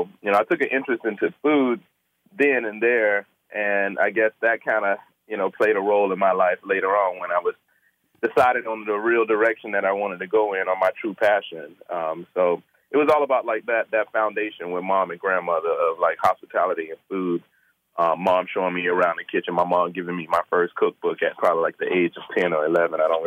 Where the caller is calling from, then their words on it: Seattle, Washington, United States; I'm in Seattle, Washington. I'm home before I'm headed to work.